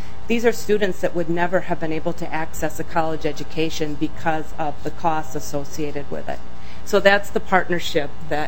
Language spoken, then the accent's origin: English; Northfield, Minnesota, United States; from Northfield, Minnesota